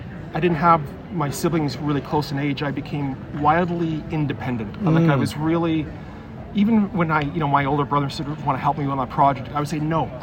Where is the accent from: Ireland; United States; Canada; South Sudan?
Canada; Ontario; also born or lived in Montreal / Winnipeg; born in Montreal, but only spent, I don't remember it. And then I moved to Winnipeg, and I don't remember that. And I think around 3 years old, I moved to the Toronto area, Ontario, and grew up there.